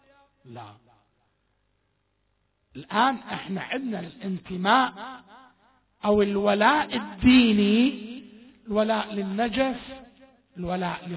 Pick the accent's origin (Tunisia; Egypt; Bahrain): Bahrain; ولا هذا بس البحرين، هذا بيتك، هذا ولد، ما نقول ولدك، ما نقول بيتك